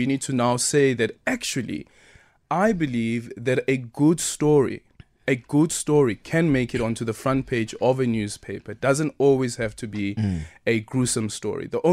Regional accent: South Africa

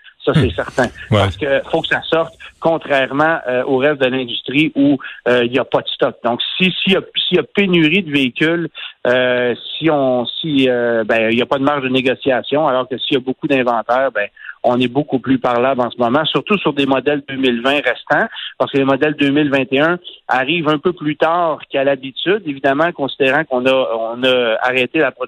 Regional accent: Quebec, Canada; chez nous au Québec

